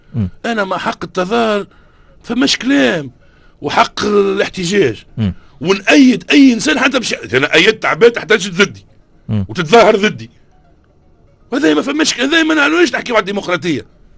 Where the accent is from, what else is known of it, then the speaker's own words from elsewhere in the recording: Tunisia; تصور انت عندنا في تونس 10000 دولار به ياخو الحزب مش النائبة